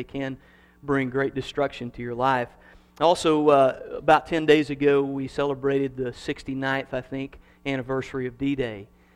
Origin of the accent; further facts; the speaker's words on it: Kansas, United States; accent: Kansas; how's my Kansas accent going? Is it better?